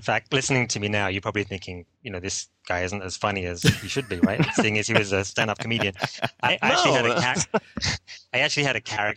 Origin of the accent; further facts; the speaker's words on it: England, United Kingdom; I think growing up in England, there was a lot of comics